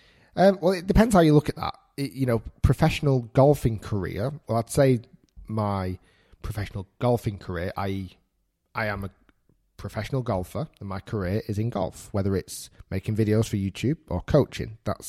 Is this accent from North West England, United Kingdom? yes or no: yes; Manchester, North West England, United Kingdom; I'm actually originally from Manchester. So I'm Manchester born and bred. I now live in Bolton, which is 25 minutes away from Manchester.